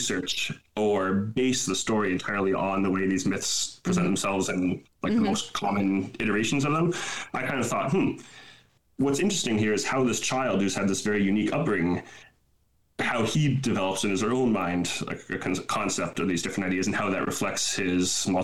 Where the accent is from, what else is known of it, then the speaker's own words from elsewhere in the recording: Massachusetts, United States; also born or lived in Guatemala; Yeah, so I'm in West Virginia now. I grew up in Massachusetts.